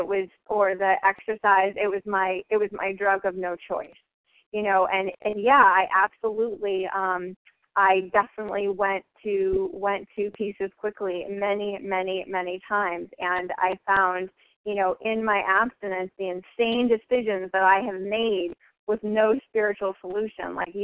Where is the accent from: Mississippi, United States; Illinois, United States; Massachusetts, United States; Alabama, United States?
Massachusetts, United States; Boston; I'm from Boston, Massachusetts